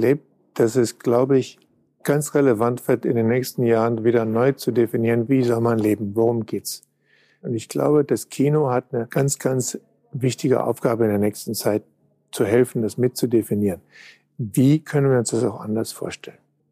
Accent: Düsseldorf, North Rhine-Westphalia, Germany; Und ich habe meine Reise begonnen am Ufer des Rheins. Gegenüber war die andere Mondseite. Da war ein Neuss und da konnte man nicht hin, weil die Brücken waren alle weg.

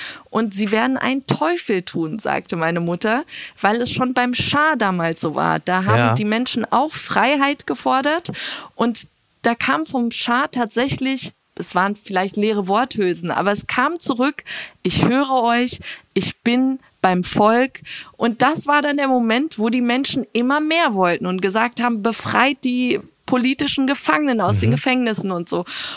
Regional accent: Iran; Und man schwankt so als Iraner, als Zuschauer wirklich die ganze Zeit zwischen Hoffnung und Angst.

